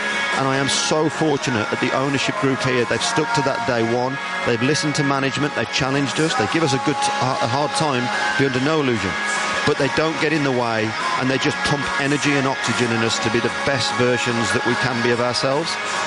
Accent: West Midlands, United Kingdom; accent: Black Country; You may just pick up the twang in my accent. I was 16 years at West Bromwich Albion. I'm a black country boy.

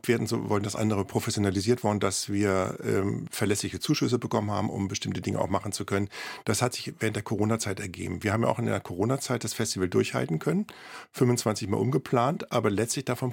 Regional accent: Berlin, Germany; Also ist für mich als Berliner eine ganz neue Erfahrung gewesen

